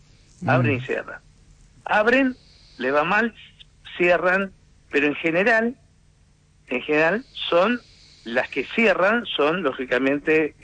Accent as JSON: {"language": "Spanish", "country": "Argentina", "said": "como argentinos, todos tenemos que pensar"}